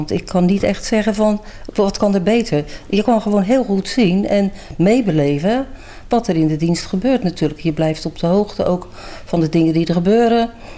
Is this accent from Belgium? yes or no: no; Bergshoek, South Holland, Netherlands; en woon ook natuurlijk in Bergshoek. Eigenlijk ook mijn hele leven al.